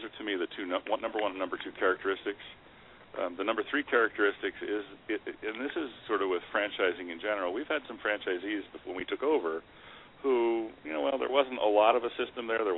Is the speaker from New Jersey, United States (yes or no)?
yes; Toms River, New Jersey, United States; Really? I grew up in Toms River.